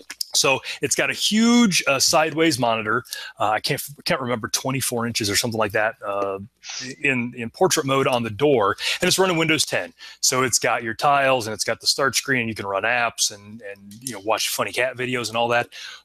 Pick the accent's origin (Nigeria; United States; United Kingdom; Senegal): United States; Iowa; So growing up in Iowa